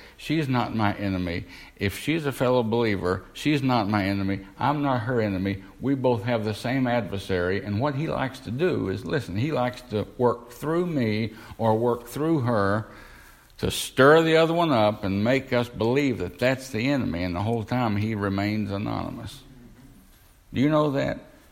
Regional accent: the South, United States; I'm from the South now. Any other Southerners here?

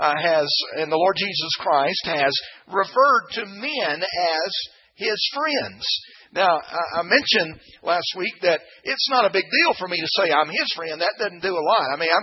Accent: Alabama, United States; I say that because I am originally from Alabama.

